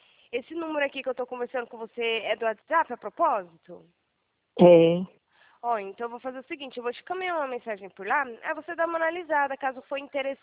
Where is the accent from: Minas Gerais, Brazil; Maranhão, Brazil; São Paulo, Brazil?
São Paulo, Brazil; Mogi Guaçu; Eu sou aqui de São Paulo, em Mogi Guaçu.